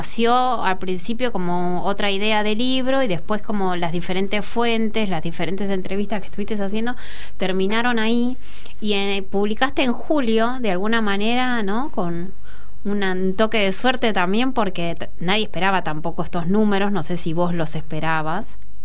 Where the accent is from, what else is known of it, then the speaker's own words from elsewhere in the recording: Villa Devoto, Buenos Aires, Argentina; yo vivo y nací en Villa Devoto